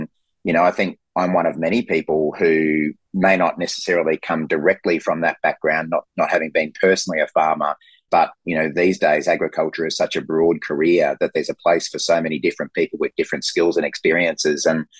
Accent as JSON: {"language": "English", "town": "Brisbane", "region": "Queensland", "country": "Australia", "tie": "born or raised there", "said": "So I grew up in Brisbane, and politics was something that my family talked about a lot growing up."}